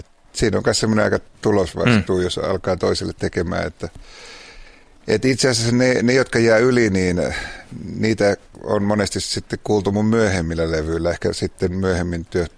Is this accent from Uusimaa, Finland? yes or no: no; Oulu, North Ostrobothnia, Finland; Mä oon Oulusta kotoisin